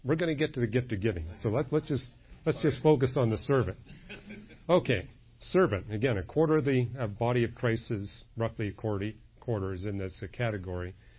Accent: Canada; I come from Canada, so it's amazing going to Canadian public schools

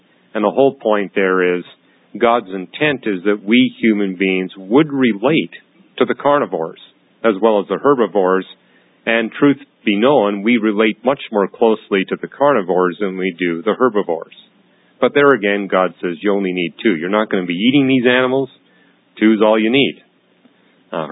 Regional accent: Canada; I grew up in Canada. All the birds migrate in Canada. It's cold there in the wintertime.

